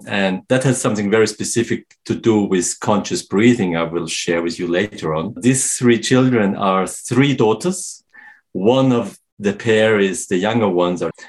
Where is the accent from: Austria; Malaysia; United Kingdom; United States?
Austria; Vienna; now in Serbia; I'm from Vienna originally. I was born in Vienna. And currently, I'm living in the mountains of Serbia with my family. I'm really in nature.